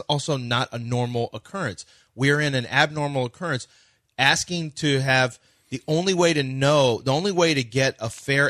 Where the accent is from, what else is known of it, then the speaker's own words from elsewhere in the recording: Canada; I'm from Southeast Canada.